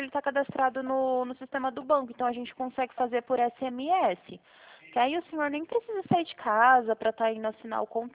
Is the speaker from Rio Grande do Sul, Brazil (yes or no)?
no; Presidente Prudente, São Paulo, Brazil; eu sou de Presidente Prudente.